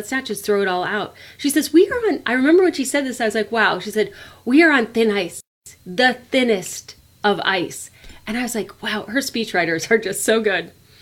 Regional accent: United States; as an American watching a German parliament meeting

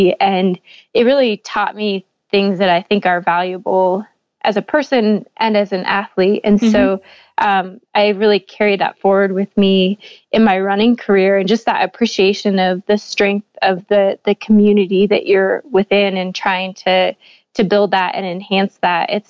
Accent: Wyoming, United States; I grew up in Northeastern Wyoming, and basketball was kind of everyone's world.

